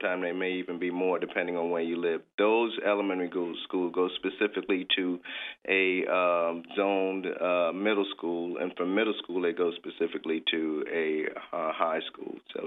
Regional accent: Adams Run, South Carolina, United States; Yes, I am. I grew up out in the Parker's Ferry, Adams Run area.

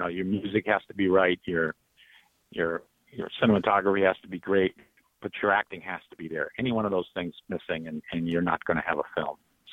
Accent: California, United States; moved away as an adult; also born or lived in Hawaii; Yeah, I was born in Hawaii, raised out here in California. And at 18, I joined the Navy, and the last port of call was Boston, so I stayed there.

